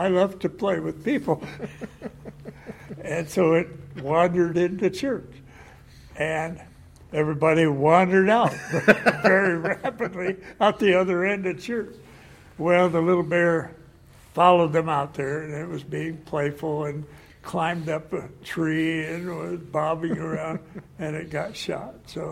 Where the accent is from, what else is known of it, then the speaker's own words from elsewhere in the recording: St. Mary's, Ohio, United States; I grew up in Ohio. Mm-hmm. And I graduated from high school and went. My home was in a little town named St. Mary's, 60 miles north of Dayton.